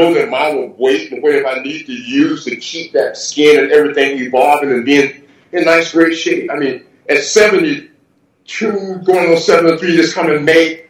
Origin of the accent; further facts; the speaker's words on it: the South, United States; They were all amazing because, you know, I grew up in the South, in the swamps as a kid.